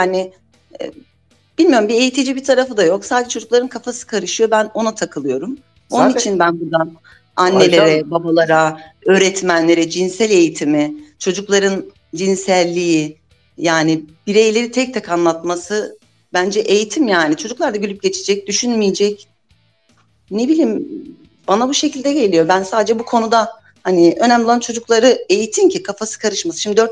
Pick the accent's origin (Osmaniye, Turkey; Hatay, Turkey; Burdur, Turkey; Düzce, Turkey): Osmaniye, Turkey; ben Osmaniyeliyim mesela. Hiç hayatımda böyle insanlarla karşılaşmadım.